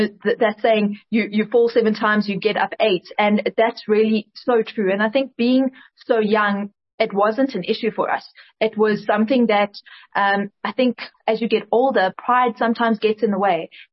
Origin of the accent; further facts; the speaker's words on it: South Africa; I fundamentally believe I'm South African, and so my documentations carried the same.